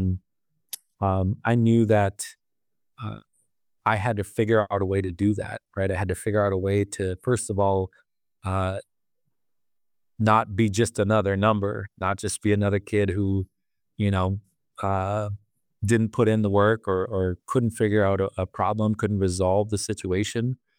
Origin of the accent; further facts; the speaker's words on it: Bad River Reservation, Wisconsin, United States; I grew up on the Bad River Reservation in northern Wisconsin. I just recently moved back. So that place will always be home.